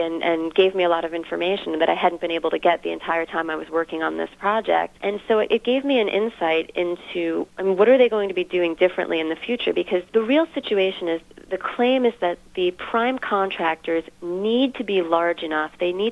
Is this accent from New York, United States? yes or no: yes; Brooklyn, New York, United States; Because from a Northeastern perspective, I grew up in Brooklyn.